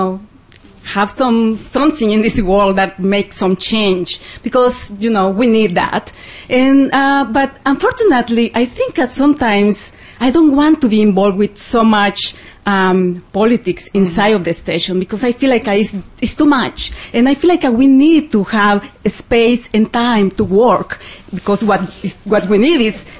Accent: El Salvador; English is a second language; doesn't matter. … I'm from El Salvador

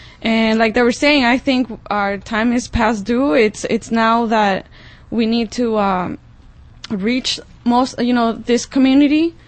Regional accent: Santa Ana, California, United States; I'm from Santana, South Orange County.

